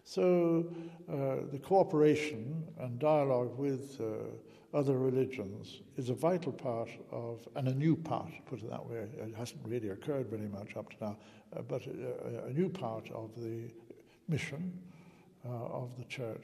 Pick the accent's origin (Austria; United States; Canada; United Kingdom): United Kingdom; England; I said, okay, we're not so good at miracles, Holy Father, I said, as we English are not so good as the Italians.